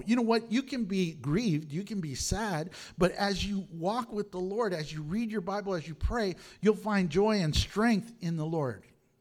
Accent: Houston, Texas, United States; For instance, I came from Houston. Back in Houston, we have highways, just like here, we have highways.

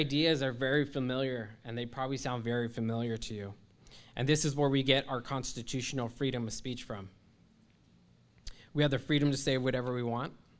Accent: California, United States; I grew up in California, and I grew up near the 605 freeway

